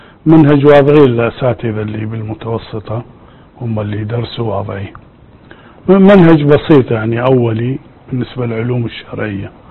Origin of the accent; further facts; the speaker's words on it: Mosul, Nineveh, Iraq; أنا نشأت في العراق في مدينة الموصل، ودرست الابتدائية في قرية اسمها قرية السلامية، ثم ذهبت إلى المدينة إلى الموصل ودرست المتوسطة.